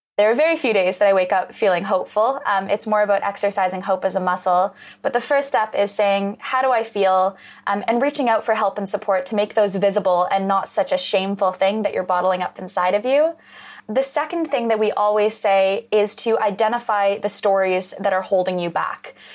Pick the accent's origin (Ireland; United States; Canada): Canada; Western Canada; I grew up in Western Canada, just adjacent to the oil sands and also the incredible Rocky Mountains, a bit of a juxtaposition.